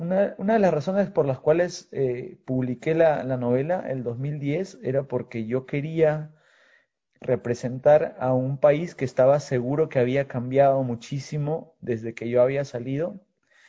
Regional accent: Peru; Antes yo era como, yo soy peruano y el Perú es lo mío y eso ya no me llama.

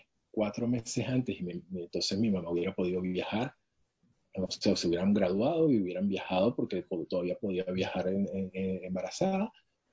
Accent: Venezuela; also born or lived in Boston, United States; yo soy nacido en Boston, Venezuela. Porque yo nací en Boston por mera casualidad.

